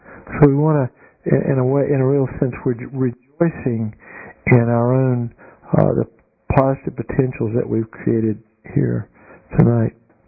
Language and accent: English; Greenville, North Carolina, United States; Well, I'm from Greenville.